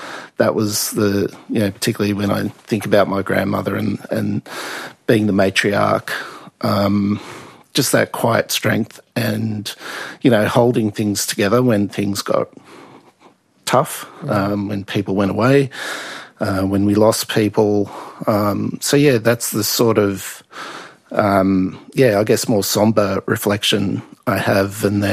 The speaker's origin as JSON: {"language": "English", "town": "Brewarrina", "region": "New South Wales", "country": "Australia", "said": "I was from Brewarrina. I was up there a couple of weeks ago"}